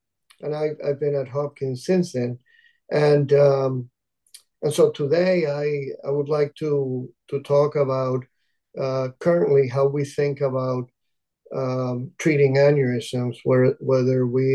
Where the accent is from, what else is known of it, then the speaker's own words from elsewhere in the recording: Puerto Rico; moved away as an adult; also born or lived in Cuba; I was born in Cuba and grew up in the Caribbean, mostly Puerto Rico.